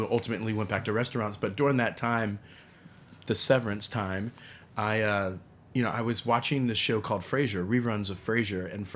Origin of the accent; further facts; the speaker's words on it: San Antonio, Texas, United States; also born or lived in Trenton, New Jersey; I was born in Trenton, New Jersey. My mom was really, she fell in love with Texas.